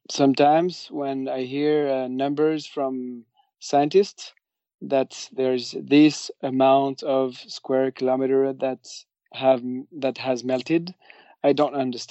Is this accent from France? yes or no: yes; Biarritz, Nouvelle-Aquitaine, France; And so that's where I grew up in Biarritz, which is a surfer town.